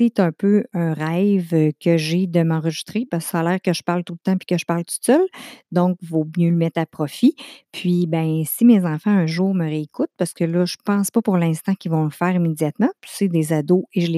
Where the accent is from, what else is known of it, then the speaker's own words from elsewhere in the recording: Contrecoeur, Quebec, Canada; je viens de la Rive-Sud de Montréal. J'ai 47 ans. J'ai été au primaire dans un village qui s'appelle Contrecoeur, au secondaire à Tracy, dans le temps qui est Sorel-Tracy, qui était l'école secondaire Bernard-Garipi